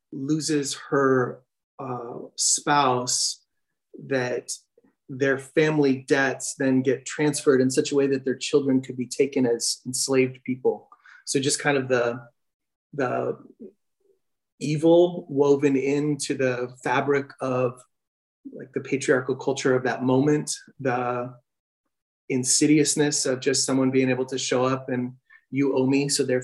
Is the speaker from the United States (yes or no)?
yes; Midwest, United States; moved away; I'm from the Midwest, moved out here about 15 years ago.